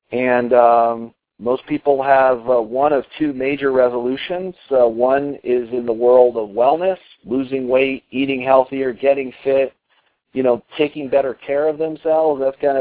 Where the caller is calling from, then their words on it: Colorado, United States; I'm calling in from Colorado.